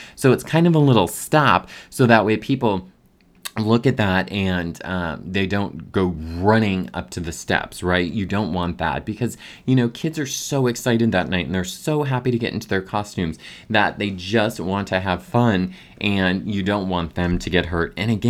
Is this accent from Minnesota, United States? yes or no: yes; Minnesota, United States; Now, I grew up in Minnesota, so this time of year, it's a little bit wet.